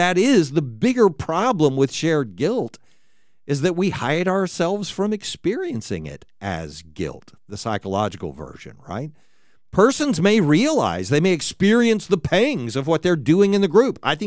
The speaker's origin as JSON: {"language": "English", "country": "United States", "said": "I am a Christian, and I am an American"}